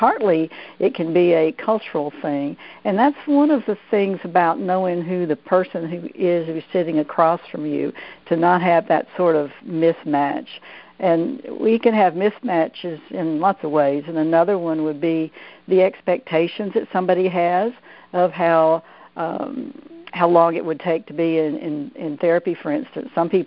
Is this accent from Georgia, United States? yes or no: yes; Georgia, United States; accent: Southern; being a Southern girl from Georgia, it's my Southern accent here.